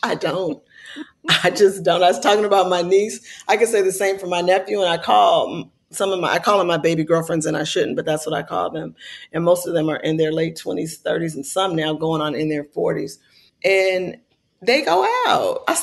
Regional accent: Oakland, California, United States; There's a piece about … from my hometown.

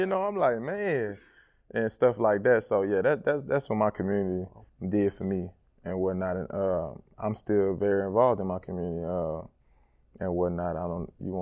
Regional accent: Port Arthur, Texas, United States; Man, it was, you know, it's a small community, but at the end of the day, it's Texas.

